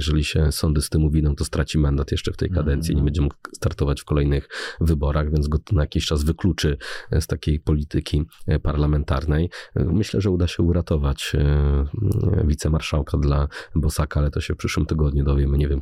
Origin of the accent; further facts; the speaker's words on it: Toruń, Kuyavian-Pomeranian Voivodeship, Poland; w kościele u mnie w Toruniu, bo ona też jest zresztą Torunia